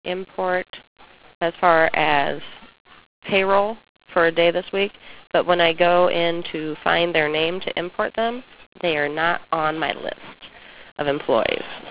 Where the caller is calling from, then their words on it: Bloomington, Illinois, United States; I'm calling from Buffalo Wild Wings in Bloomington, Illinois.